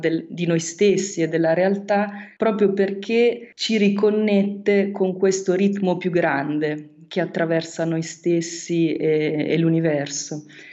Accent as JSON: {"language": "Italian", "region": "Marche", "country": "Italy", "said": "il profilo delle colline della mia terra, le Marche."}